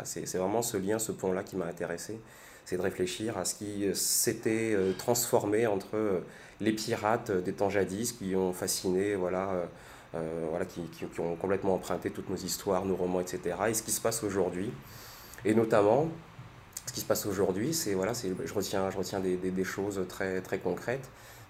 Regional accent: Réunion; also born or lived in Toamasina, Madagascar; Moi je suis insulaire, je suis né à Madagascar, juste au bord de la rade de Tamatave, qui est une plage historique de pirates en réalité. Et donc j'ai grandi à La Réunion par la suite

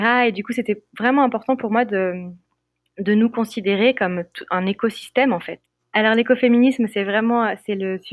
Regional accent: France; je suis française, européenne, et que c'est pas ma région, c'est pas mon territoire

